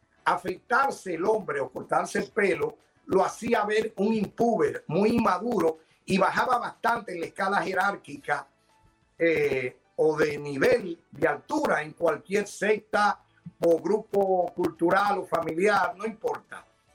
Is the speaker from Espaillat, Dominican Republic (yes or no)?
no; Pontón, La Vega, Dominican Republic; Bueno, justamente en mi pueblo hay una leyenda urbana famosísima. Hay una casa en un sector rural llamado Pontón, La Vega, incluso donde yo nací.